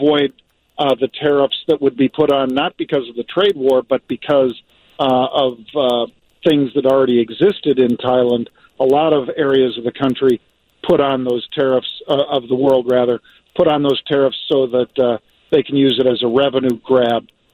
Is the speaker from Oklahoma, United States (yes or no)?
no; Chicago, Illinois, United States; I'm proud of them just being a Chicagoan.